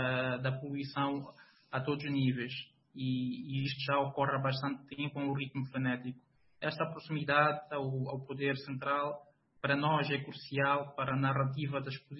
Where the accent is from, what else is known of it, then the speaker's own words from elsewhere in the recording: Sabie, Maputo, Mozambique; na minha terra natal, que é o posto administrativo de Sábia, distrito de Moamba.